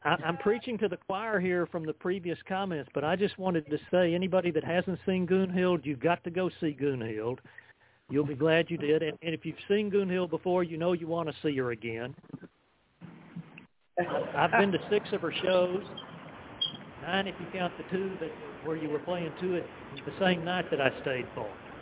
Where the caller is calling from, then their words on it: Washington, United States; Well, I'm calling from Washington.